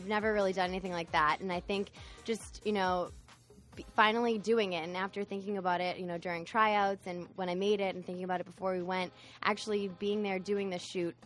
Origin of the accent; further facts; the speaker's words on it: Watertown, Massachusetts, United States; I'm from right outside Boston in Watertown.